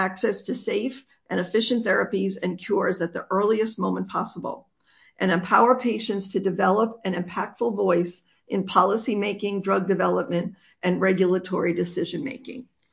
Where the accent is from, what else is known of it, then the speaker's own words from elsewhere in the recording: Pennsylvania, United States; I was obviously with the Pennsylvania folks because I'm from Pennsylvania